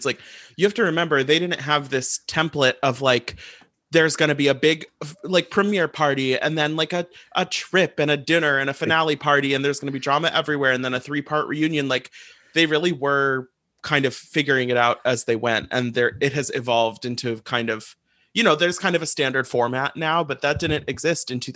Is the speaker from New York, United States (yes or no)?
no; St. Louis, Missouri, United States; It actually is funny because I remember growing up in St. Louis, Jim Edmonds was a huge deal.